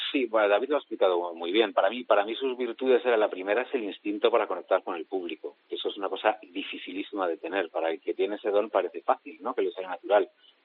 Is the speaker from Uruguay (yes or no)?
no; Madrid, Community of Madrid, Spain; yo soy madrileño